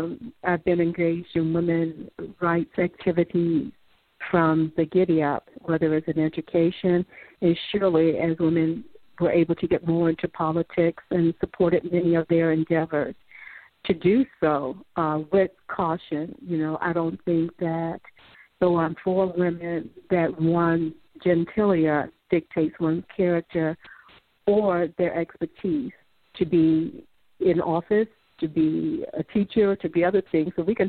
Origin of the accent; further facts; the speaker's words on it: Chicago, Illinois, United States; I'm from Chicago, the South Side, and I was the first chief of staff of Reverend Jackson's International Trade Bureau.